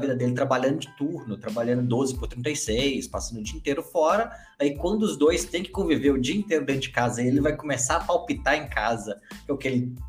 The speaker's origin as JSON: {"language": "Portuguese", "town": "Ipatinga", "region": "Minas Gerais", "country": "Brazil", "said": "eu sou de cidade industrial, né? Eu sou de Ipatinga e tudo mais"}